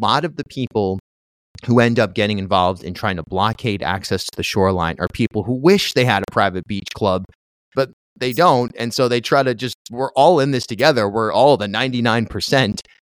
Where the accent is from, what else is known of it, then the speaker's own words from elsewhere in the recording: Charlestown, United States; I grew up in Charlestown, and I was always surprised by some of the stuff that I would see when I'd have my summer jobs on the beach